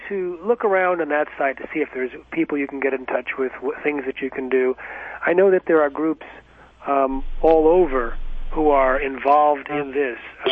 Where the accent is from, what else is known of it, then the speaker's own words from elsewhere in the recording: New York, United States; In fact, I grew up in Westchester, so I'm happy to hear that he's voting in favor of right to know what's in our food.